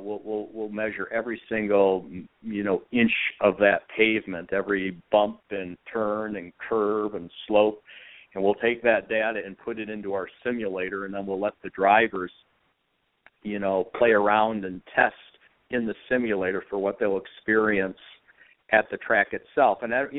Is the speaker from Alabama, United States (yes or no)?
no; Buffalo, New York, United States; I'm a fellow upstate New Yorker. I grew up over in the Buffalo, New York area.